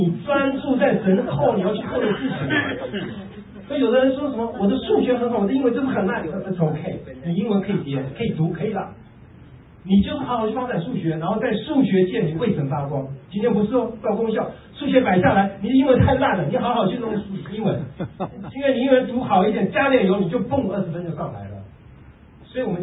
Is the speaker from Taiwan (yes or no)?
yes; Taiwan; 我是从台湾来的